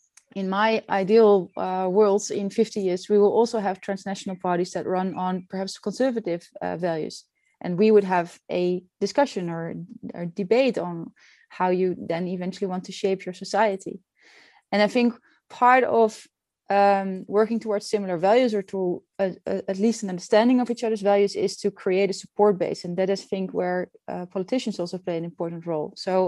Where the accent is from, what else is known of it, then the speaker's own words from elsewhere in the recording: Utrecht, Netherlands; Volt Utrecht, for example, in my hometown